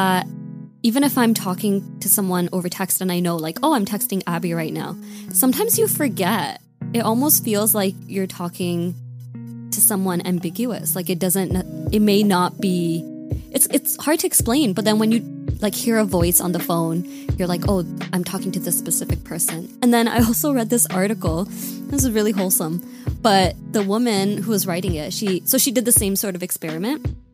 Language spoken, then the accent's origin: English; Canada; now in South Korea; My pronouns are also she, her, and I'm also from Canada. I taught in Daejeon for 3 years, and now I'm a student in Korea.